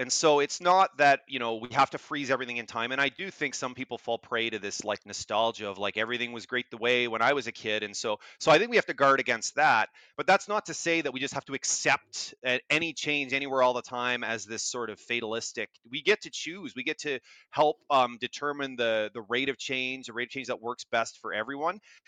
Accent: Kitchener, Ontario, Canada; my dad's side of the family is German Canadian. I'm from Kitchener, Ontario. It says old German Canadian community.

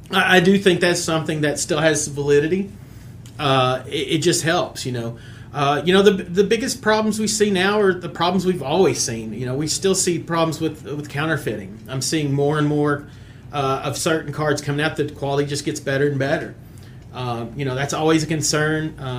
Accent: Tennessee, United States; I'm originally from Tennessee, so I have always loved Peyton

